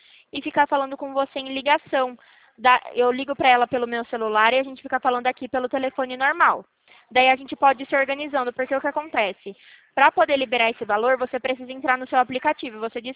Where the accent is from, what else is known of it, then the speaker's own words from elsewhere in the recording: São Paulo, Brazil; eu sou de São Paulo, eu não sei de onde a senhora é, mas eu sou de São Paulo